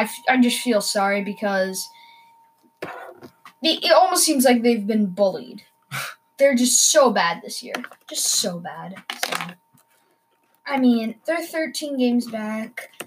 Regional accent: Minnesota, United States; You're going to reveal our location now, but we're from Minnesota, and we're huge Twins fans.

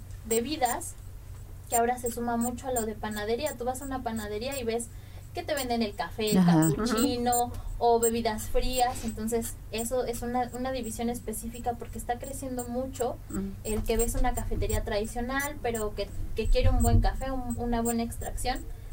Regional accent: Mexico; A mí, en las oportunidades que he podido salir, sí me ha tocado el de mexicana, sí

